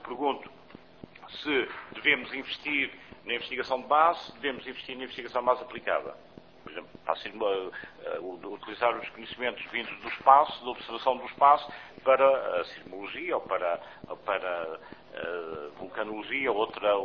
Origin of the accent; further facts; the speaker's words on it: Azores, Portugal; Eu sou dos Açores e, portanto, preocupo-me por sismos e com os vulcões.